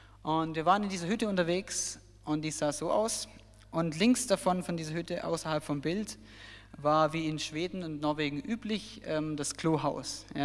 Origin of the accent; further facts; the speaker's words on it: Baden-Württemberg, Germany; ich komme eigentlich aus Süddeutschland in der Nähe von Stuttgart, so wie Dave. Und ich bin im April erst hierher gekommen in die Gemeinde.